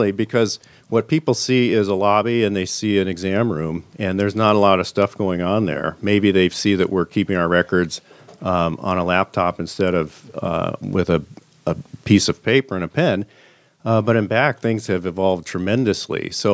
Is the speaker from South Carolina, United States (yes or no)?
no; Edmonds, Washington, United States; I'm from this area, I grew up in Edmonds, my wife grew up in Tacoma.